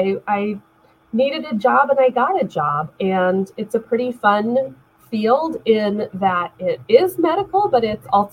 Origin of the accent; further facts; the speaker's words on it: West Coast, United States; And my mom at the time was doing this kind of work in another state, because I'm actually from the West Coast.